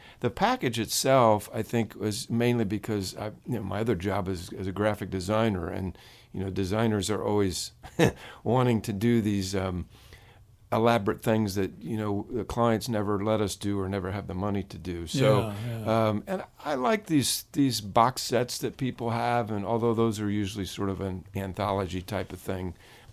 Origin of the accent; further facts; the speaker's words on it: Indiana, United States; born there; Of course, I wasn't. I was born in Indiana.